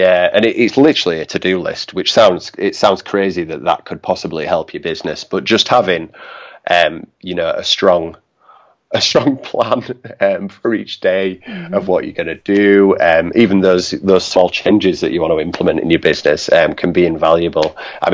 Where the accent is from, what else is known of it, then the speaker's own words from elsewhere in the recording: Yorkshire and the Humber, United Kingdom; accent: Yorkshire; it's my thick Yorkshire accent coming through again.